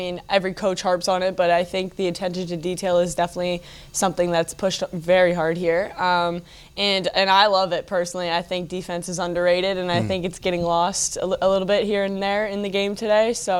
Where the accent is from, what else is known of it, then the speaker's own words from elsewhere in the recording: Canada; now in Burlington, United States; But I'm from Canada, so cold is something I'm used to.